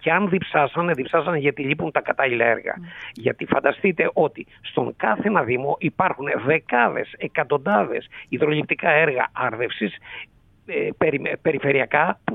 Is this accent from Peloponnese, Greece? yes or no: yes; Mani, Peloponnese, Greece; Τελείως διαφορετική από την ιδιαίτερη πατρίδα μου τη Μάνη